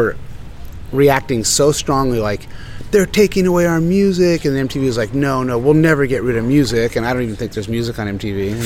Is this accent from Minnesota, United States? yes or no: no; La Jolla, California, United States; No, they're younger than me. I grew up in La Jolla. That crew came after me.